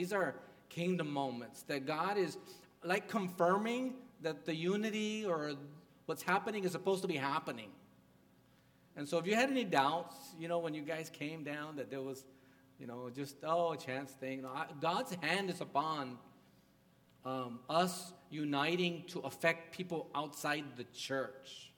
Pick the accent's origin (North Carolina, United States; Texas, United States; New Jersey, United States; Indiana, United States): Texas, United States; Donna; He was telling me the story when he found out I was from Donna.